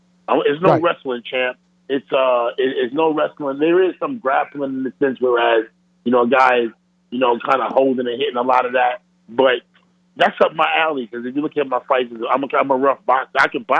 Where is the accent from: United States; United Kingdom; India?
United States; Brooklyn, New York; I'm from Brownsville, which is just like Philadelphia.